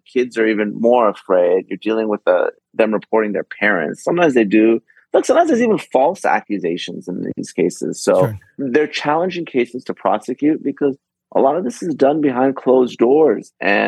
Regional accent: California, United States; here in my home state of California, they've done documentaries on this

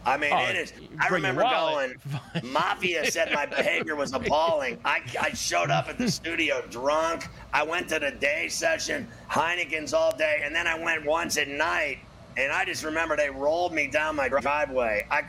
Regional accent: New York City, New York, United States; I'm from New York City. I don't go camping, okay? We're city boys. We don't camp.

